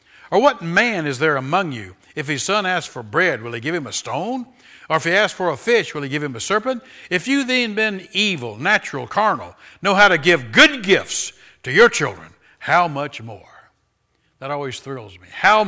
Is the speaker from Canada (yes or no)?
no; Jacksonville, Florida, United States; Now, I grew up in Jacksonville, Florida, and surfing became big, you know, all the surfing songs in the 60s and so forth. That's when I was a teenager in the 60s.